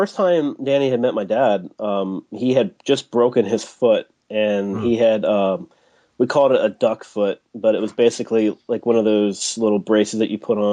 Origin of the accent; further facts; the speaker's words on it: United States; I grew up on the Eastern Shore